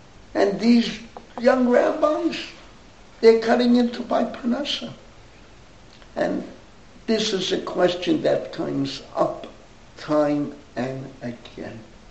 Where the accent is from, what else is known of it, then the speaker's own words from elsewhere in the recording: New York City, New York, United States; But growing up in the Bronx, these were poor people.